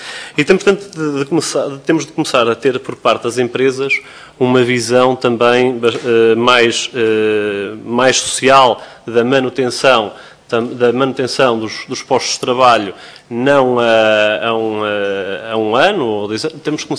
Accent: Viseu, Portugal; nas zonas interiores do país, que é de onde eu venho, sou de Viseu

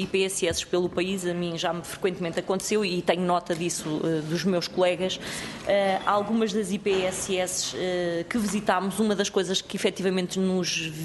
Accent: Guarda, Portugal; Nos outros sítios será exatamente como na minha terra

